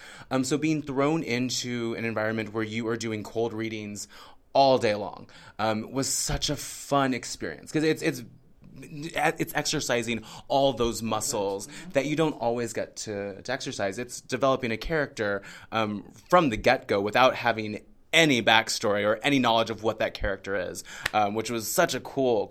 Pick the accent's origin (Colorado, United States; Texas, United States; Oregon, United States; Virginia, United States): Texas, United States; San Antonio; also born or lived in Oklahoma City, United States; So originally I'm from San Antonio. Okay. Then did 8th grade through college in Oklahoma City.